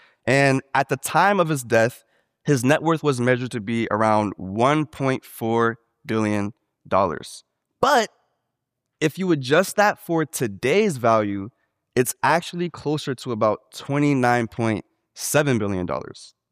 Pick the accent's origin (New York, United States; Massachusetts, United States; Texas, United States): Massachusetts, United States; Boston; I mean, I'm not from here. I'm from Boston. So you guys may be used to this, but where I'm from, you don't just see exotic cars and Lamborghinis around all the time.